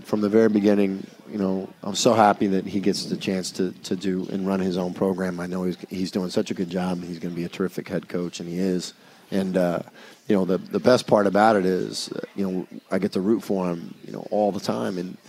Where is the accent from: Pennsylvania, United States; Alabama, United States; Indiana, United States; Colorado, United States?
Indiana, United States; I'm from Indiana, yeah.